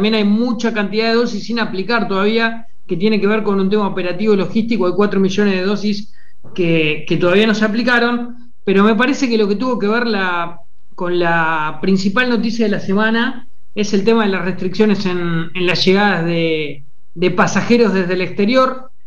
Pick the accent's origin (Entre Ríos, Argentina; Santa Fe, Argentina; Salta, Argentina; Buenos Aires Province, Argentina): Buenos Aires Province, Argentina; born there; now in Buenos Aires, Argentina; soy bonaerense de nacimiento, pero hace una buena cantidad de años vivo acá en la ciudad